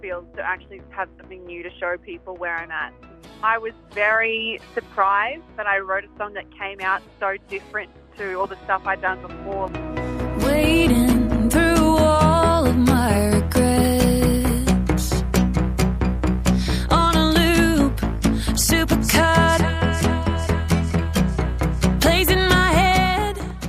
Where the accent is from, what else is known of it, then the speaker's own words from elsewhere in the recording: Gladstone, Queensland, Australia; Coming from Gladstone and growing up in Central Queensland